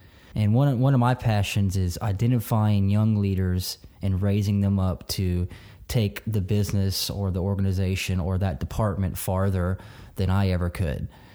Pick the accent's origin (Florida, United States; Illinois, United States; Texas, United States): Florida, United States; Milton; I grew up here in Milton, Florida, and went to school here.